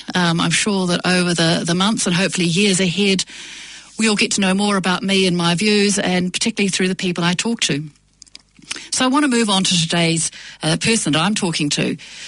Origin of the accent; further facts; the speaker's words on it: Taranaki, New Zealand; I've lived in many places in New Zealand and so I identify myself with many places. I grew up in Taranaki and Tamaonga.